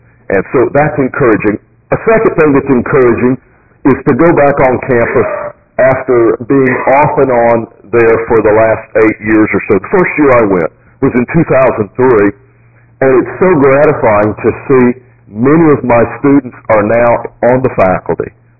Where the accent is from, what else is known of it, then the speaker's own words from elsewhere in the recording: United States; you got to realize that I'm an American, I'm getting ready to board a plane